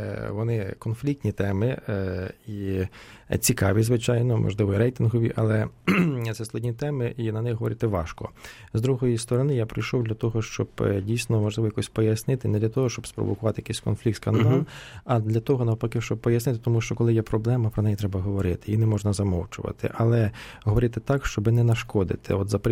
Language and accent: Ukrainian; Rivne Oblast, Ukraine; Я сам родом з Західної України, з Рівненської області